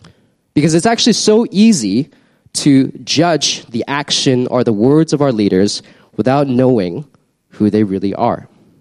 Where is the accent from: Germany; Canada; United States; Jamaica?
Canada; The Catholic environment that I was brought up in Canada obviously did not cultivate that type of culture. And when I went to boarding school in England, I attended a high Anglican boarding school